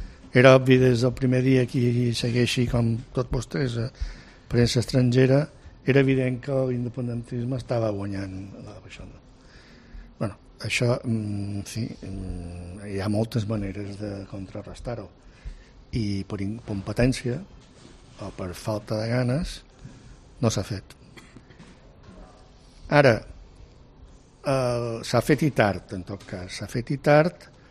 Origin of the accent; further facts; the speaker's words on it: Balearic Islands, Spain; moved away as an adult; Jo recordo el Sant Jordi quan vaig venir a estudiar, perquè som de Mallorca i vaig venir a estudiar el 66, 67.